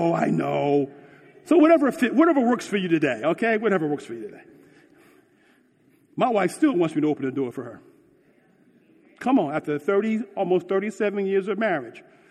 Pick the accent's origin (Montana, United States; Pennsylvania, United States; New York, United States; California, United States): Pennsylvania, United States; Philadelphia; And yes, I'm from Philly. I use my horn.